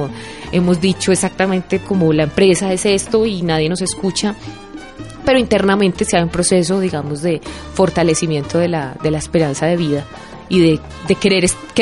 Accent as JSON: {"language": "Spanish", "region": "Antioquia", "country": "Colombia", "said": "recuperando lo que realmente es un antioqueño sencillo, con su cotidianidad"}